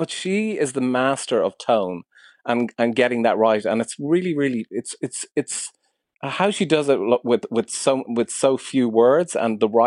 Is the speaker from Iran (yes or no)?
no; Ireland; I'm super excited, especially just to as an Irish person, to play it to Irish audiences, for sure.